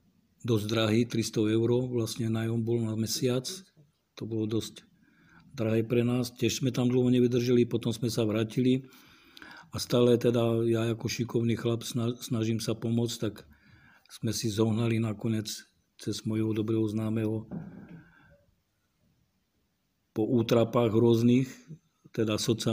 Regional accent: Benešov, Central Bohemian Region, Czechia; now in Slovakia; ja som vlastne Čech. Som sa narodil tam pri Benešove u Prahy. Aj v Prahe som pracoval.

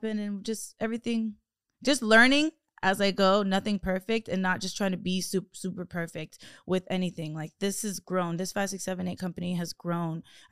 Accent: Miami, Florida, United States; I'm from Miami. We don't play that.

